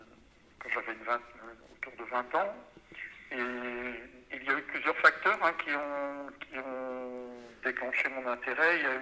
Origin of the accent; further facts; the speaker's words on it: Tréguier, Brittany, France; Et je suis né en 1953 à Tréguier, dans une famille de cultivateurs, de petits cultivateurs. Mes parents tenaient une ferme, une petite ferme comme ça existait à l'époque, au bourg de Minier-Tréguier où j'ai vécu toute mon enfance. Dans un univers bretonnant